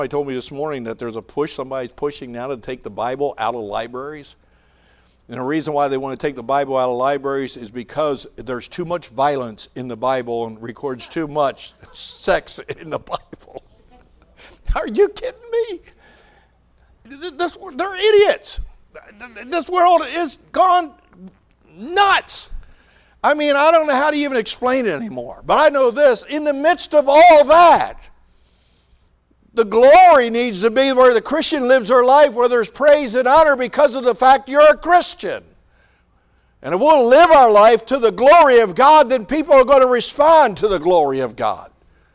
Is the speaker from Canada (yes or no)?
no; New Jersey, United States; You know, I remember people down in South Jersey, you know, I grew up down in South Jersey and people would see me.